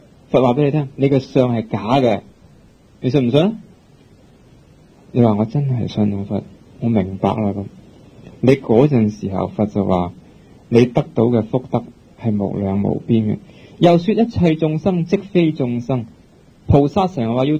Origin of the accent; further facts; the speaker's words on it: Guangdong, China; 我哋广东人就用广东话諗嘢